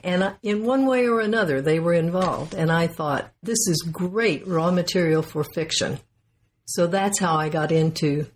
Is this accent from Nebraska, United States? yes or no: no; Indiana, United States; I grew up in Indiana in a house full of books, and when I visited elderly relatives, there were always books.